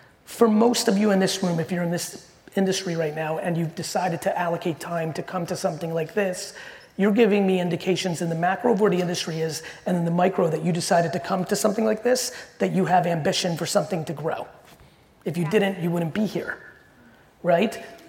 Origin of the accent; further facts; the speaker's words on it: Edison, New Jersey, United States; I grew up in Edison, New Jersey, and my dad, let's go Edison. And my dad had a store in Springfield, New Jersey.